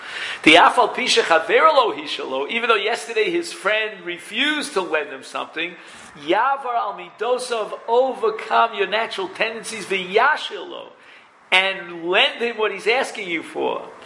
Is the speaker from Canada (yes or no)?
no; Brooklyn, New York, United States; I come from Brooklyn, New York. Anyone else here?